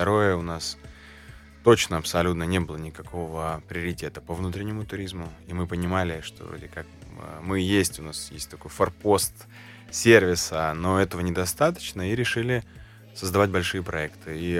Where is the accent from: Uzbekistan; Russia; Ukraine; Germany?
Ukraine; Kerch, Crimea; а я крымчанин и кирчанин